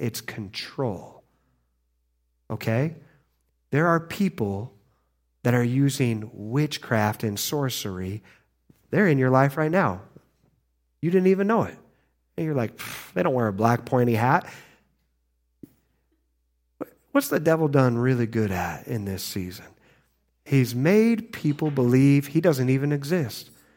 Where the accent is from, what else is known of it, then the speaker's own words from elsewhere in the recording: Midwest, United States; I grew up in the Midwest. You know, I've been in church my whole life.